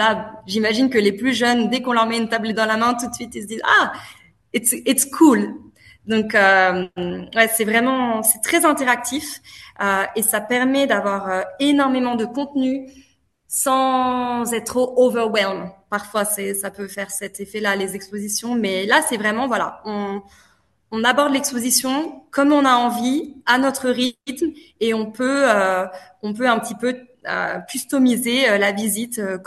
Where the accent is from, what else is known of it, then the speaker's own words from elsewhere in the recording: Paris, Île-de-France, France; now in Melbourne, Australia; quand j'étais petite collégienne en France, à Paris, et de retrouver cette même histoire-là à Melbourne dans ma vie complètement différente maintenant.